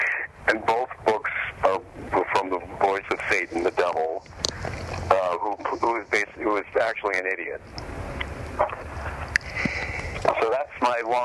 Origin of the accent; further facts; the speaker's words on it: Boston, Massachusetts, United States; I come from Boston, and with my friends started the first comedy club there